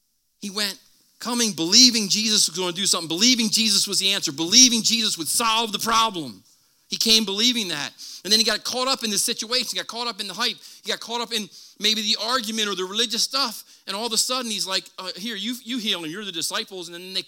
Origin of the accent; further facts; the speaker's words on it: Philadelphia, Pennsylvania, United States; And you know, I grew up in South Philly. You can talk to God like you're from South Philly.